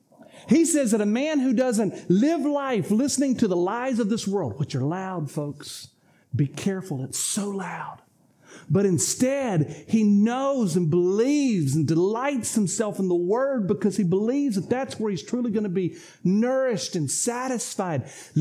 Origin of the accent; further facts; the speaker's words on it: Rocky Mount, North Carolina, United States; I live in a unique part of the country growing up in Rocky Mount, North Carolina.